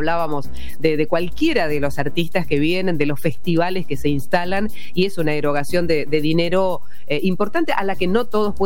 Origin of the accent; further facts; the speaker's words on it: Argentina; nos enorgullece como argentinos